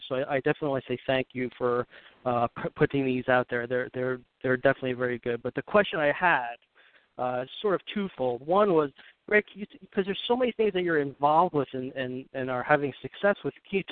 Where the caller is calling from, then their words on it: Asbury, New Jersey, United States; I'm calling from Asbury, New Jersey, not Asbury Park, sort of by the Clinton, New Jersey area.